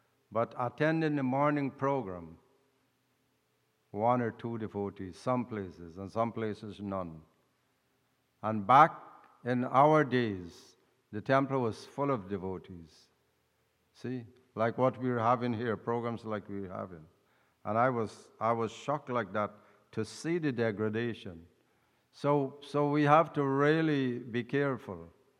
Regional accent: Guyana; We come from Guyana

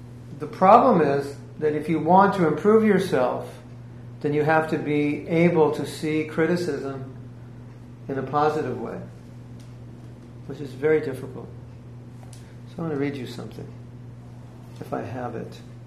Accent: California, United States; also born or lived in South Africa; and I grew up in California.

